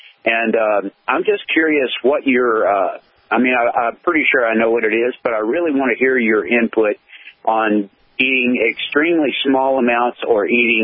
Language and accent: English; the South, United States; I was raised in the South, and of course, your biggest meal of the day